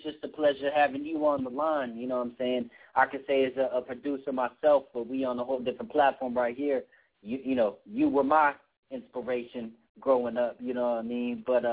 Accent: Riverside, California, United States; me and my boy …, who co-hosts the show that you're talking to, we was, you know, born and raised in Riverside. So we was just, you know, down the freeway pretty much from y'all.

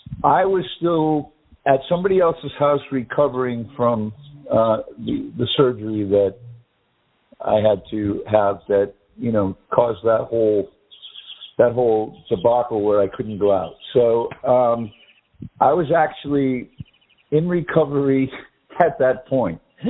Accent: United States; born there; I sounded more Englishy. Even though I was born in America and everything, I had lived over there for a long time, so I had a, you know, affectation of an accent.

